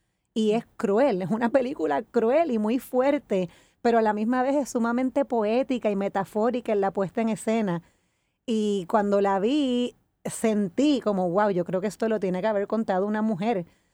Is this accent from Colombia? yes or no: no; Ponce, Puerto Rico; also born or lived in United States; soy mujer, soy madre, nací en Ponce, me crié en Puerto Rico, pero me formé profesionalmente en Estados Unidos.